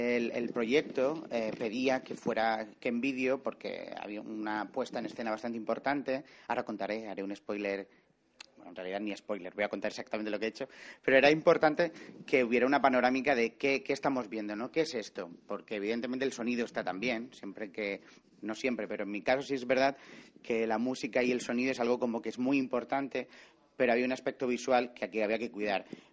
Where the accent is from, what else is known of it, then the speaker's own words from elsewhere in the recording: Cartagena, Region of Murcia, Spain; now in Barcelona, Spain; Yo soy de Cartagena, pero vivo en Barcelona